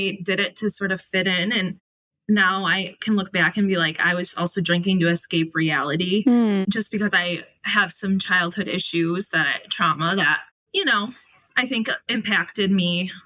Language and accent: English; Sheboygan, Michigan, United States; I'm from Sheboygan, Michigan.